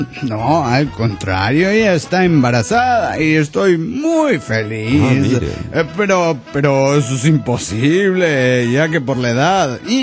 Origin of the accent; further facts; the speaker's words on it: Bucaramanga, Santander, Colombia; de Bucaramanga, Colombia.